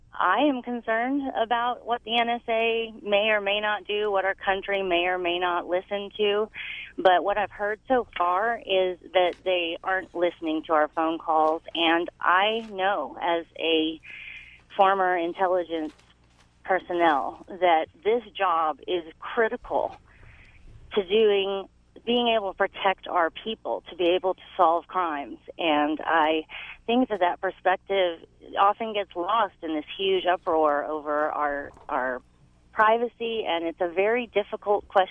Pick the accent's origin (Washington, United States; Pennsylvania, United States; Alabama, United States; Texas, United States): Texas, United States; I'm also a Texan